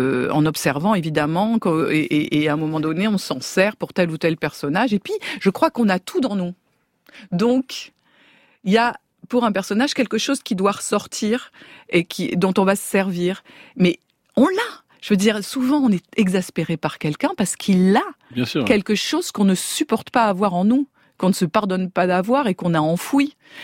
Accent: Nice, Provence-Alpes-Côte d'Azur, France; je me souviens que quand j'étais à Nice, je suis niçoise

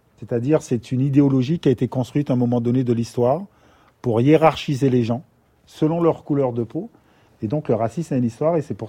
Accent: Guadeloupe, France; born there; Parce que Je suis né à la Guadeloupe.

